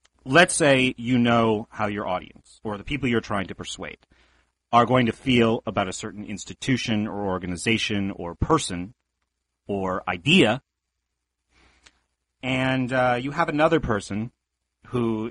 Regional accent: Pennsylvania, United States; born there; And, you know, I was born in 1977 in Pennsylvania.

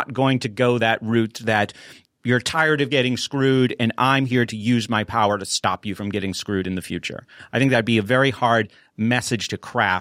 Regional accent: New Hampshire, United States; now in Pittsburgh, United States; growing up in New Hampshire

